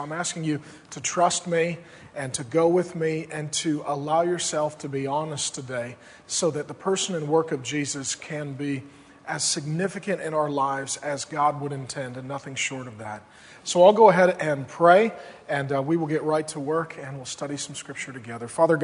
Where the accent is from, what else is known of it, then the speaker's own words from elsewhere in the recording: Seattle, Washington, United States; I'm from Seattle, Washington, and I'll tell you a little bit about how I got to get connected with Northland